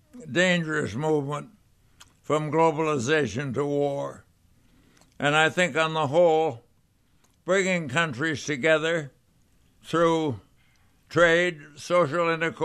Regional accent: Canada; I was born and brought up in Canada. There was a time then in my youth when there was tension between the two countries.

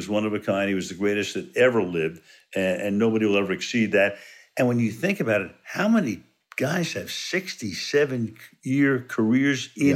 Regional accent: Brooklyn, New York, United States; I grew up in Brooklyn. And how many kids can grow up within walking distance of Major League Baseball?

